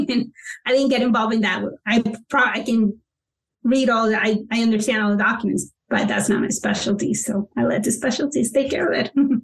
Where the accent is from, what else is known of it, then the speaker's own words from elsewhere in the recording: Panama; I'm from Panama, so we all have investments abroad and we all have things that we do abroad.